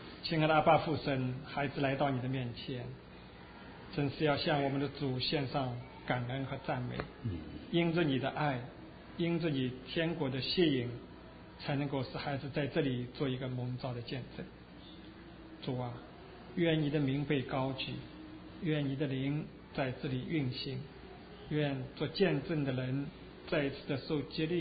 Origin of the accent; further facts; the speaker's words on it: Shanghai, China; moved away as an adult; now in United States; 我是来自中国大陆上海，在那边出生，也在那边长大。来美国以前是在一所高校里边当老师教书，也做一些的研究。